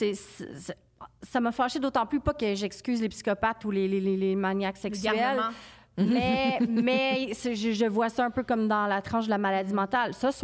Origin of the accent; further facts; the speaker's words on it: Quebec, Canada; probablement, parce que je viens d'Abitibi